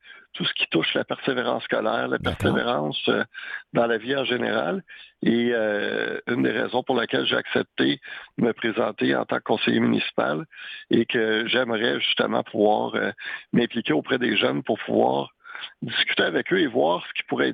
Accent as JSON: {"language": "French", "town": "Saint-Bruno-de-Montarville", "region": "Quebec", "country": "Canada", "tie": "born or raised there"}